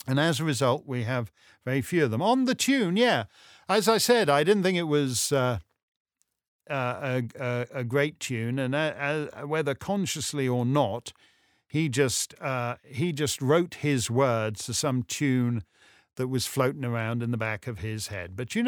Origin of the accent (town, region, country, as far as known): Canada